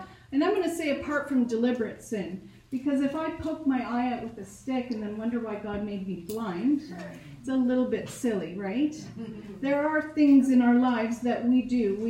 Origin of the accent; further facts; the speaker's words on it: Philippines; When I grew up in the Philippines, every Easter there was, I guess I'll call it a parade.